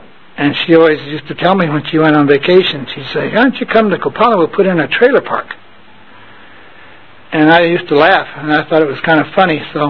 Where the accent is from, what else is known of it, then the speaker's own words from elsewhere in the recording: California, United States; born there; And I was born in California.